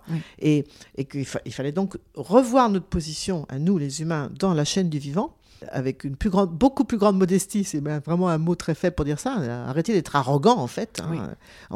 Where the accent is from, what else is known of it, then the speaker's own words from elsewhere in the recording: Nouvelle-Aquitaine, France; Et c'est un peu l'emblème de ma région d'origine.